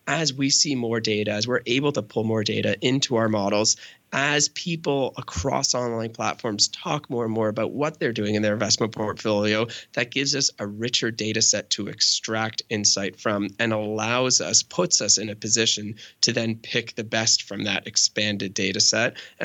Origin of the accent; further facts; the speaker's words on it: Canada; Well, we have a pretty good trading relationship with steel. I'm Canadian, of course, right?